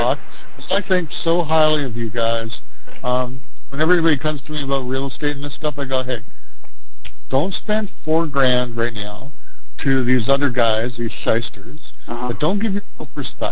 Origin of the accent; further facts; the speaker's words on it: Toronto, Ontario, Canada; I'm from Toronto.